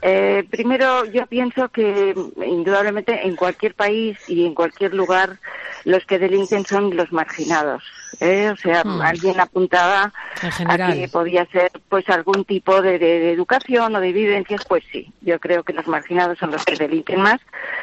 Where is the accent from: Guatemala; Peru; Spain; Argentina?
Spain; Barcelona, Catalonia; yo soy de Barcelona, soy nacionalista, no soy independentista, amo mi tierra y punto. Soy de Barcelona